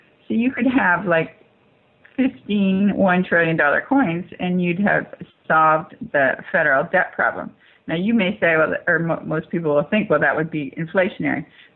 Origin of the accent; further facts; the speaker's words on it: California, United States; even I'm from California